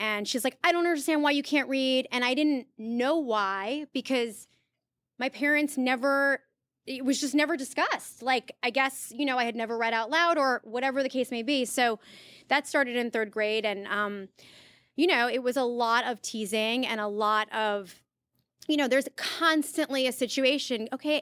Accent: New York, United States; But also I'm from New York, so, yeah. You know, I'm biased, I guess.

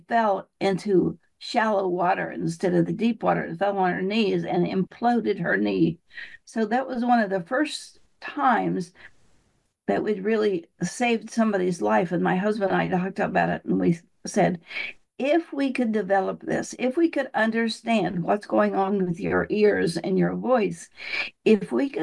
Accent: Appalachia, United States; Well, I was raised in Appalachia and we lived in an old corn crib. We didn't have any electricity, no running water, no sounds.

